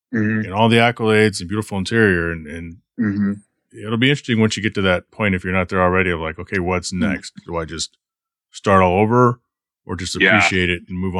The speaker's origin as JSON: {"language": "English", "town": "Dallas", "region": "Texas", "country": "United States", "tie": "born or raised there", "said": "I grew up in Dallas. And then, you know, I was just a car dreamer like most people."}